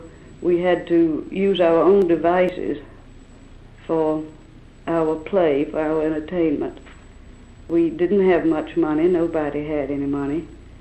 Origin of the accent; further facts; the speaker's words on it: the South, United States; We are mostly Irish, Scottish, English, Welsh. We grew up in an agricultural society mainly. The tradition of the South is not urban.